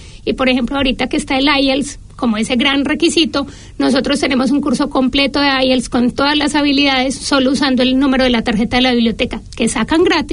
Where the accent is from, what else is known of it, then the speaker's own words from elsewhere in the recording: Medellín, Antioquia, Colombia; moved away as an adult; now in New Zealand; soy de Medellín, Colombia. Llegué hace 7 años a Nueva Zelanda con la intención de aprender inglés desde cero